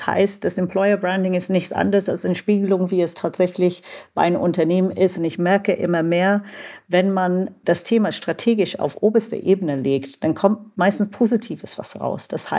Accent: United Kingdom; German is a second language; Und ich komme aus Großbritannien.

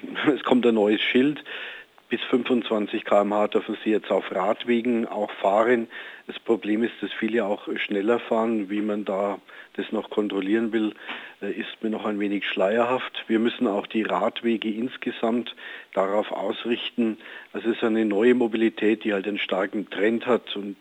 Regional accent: Nuremberg, Bavaria, Germany; In meiner Heimatstadt Nürnberg sind 80% aller Straßen schon mit Zone 30 ausgestattet.

